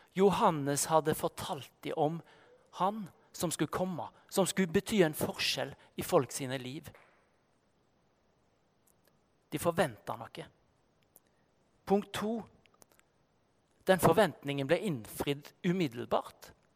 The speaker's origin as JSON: {"language": "Norwegian", "town": "Bømlo", "region": "Vestland", "country": "Norway", "said": "Nei, jeg kommer fra Bømlo, og så begynner man å prate litt om det."}